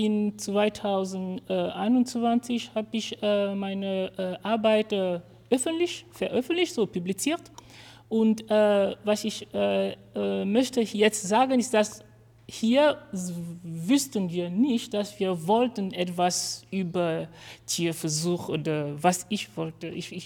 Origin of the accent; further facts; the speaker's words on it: Cameroon; German is a second language; now in Konstanz, Germany; Wer kennt, wo Kamerun liegt? Ich komme aus Kamerun